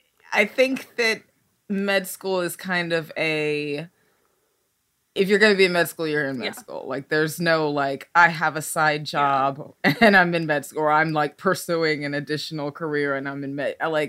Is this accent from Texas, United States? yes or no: yes; Texas, United States; South Texas is where I grew up. Yeah. And my parents from Nigeria, but we grew up in South Texas.